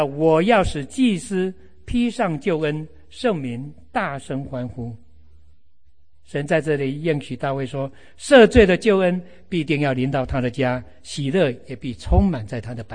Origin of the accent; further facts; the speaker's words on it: China; 我们中国人很重视祭祖拜祖先